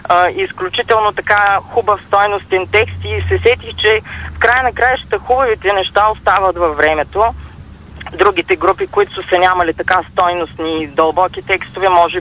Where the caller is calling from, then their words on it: Varna, Varna Province, Bulgaria; и съм от Варна.